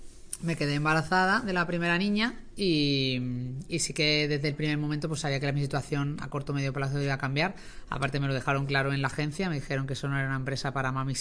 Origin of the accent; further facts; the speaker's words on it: Málaga, Andalusia, Spain; Nací en Málaga y me crié en Málaga.